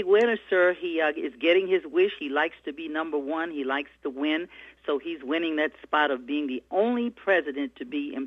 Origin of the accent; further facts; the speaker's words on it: Louisiana, United States; Louisiana is my home state. So, of course, I'm pulling for that to happen.